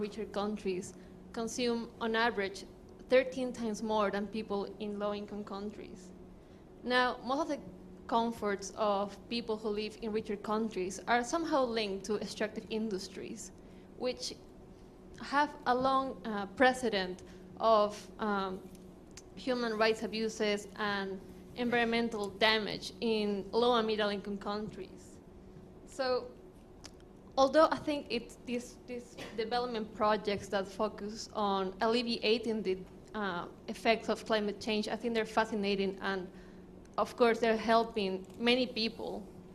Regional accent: Peru; I'm from Peru, and I do research on the impact of the mining industry.

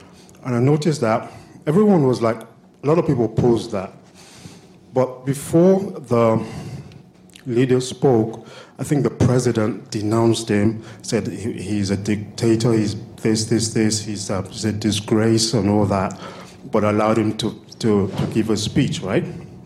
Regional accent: Canada; I am from Canada, alumnus of the University of London.

